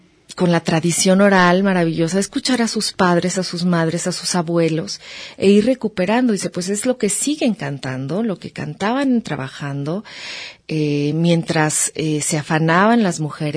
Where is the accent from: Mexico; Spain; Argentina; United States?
Mexico; como mexicanos